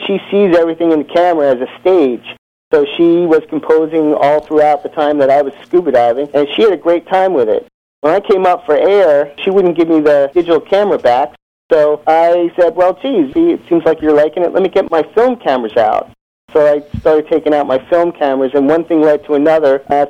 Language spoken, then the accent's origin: English; Long Island, New York, United States; I had a project for my class where I had to go document church doors in the town where I grew up in Long Island.